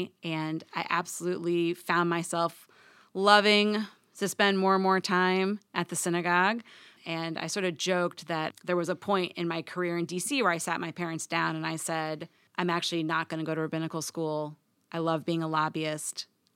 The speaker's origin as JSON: {"language": "English", "town": "Cincinnati", "region": "Ohio", "country": "United States", "tie": "born or raised there", "said": "Even though I grew up in Cincinnati, Ohio, which has always been a little bit more conservative for the state"}